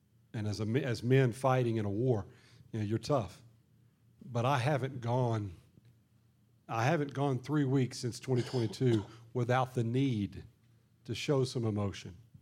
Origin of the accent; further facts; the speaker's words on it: Tennessee, United States; Jenny and I came from Tennessee, from a family where we didn't have a whole lot of emotions.